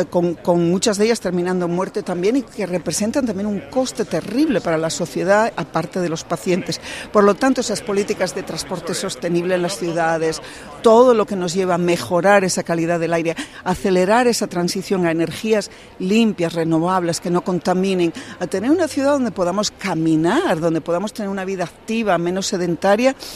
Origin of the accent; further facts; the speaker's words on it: Asturias, Spain; yo soy de Asturias y 30 grados ya nos supone casi una crisis climática